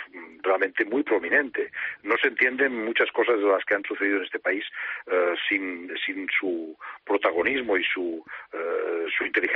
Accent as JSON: {"language": "Spanish", "region": "Catalonia", "country": "Spain", "said": "como ciudadano catalán que soy, y como ciudadano que me siento identificado en grandes en sus grandes líneas con muchas cosas del catalanismo"}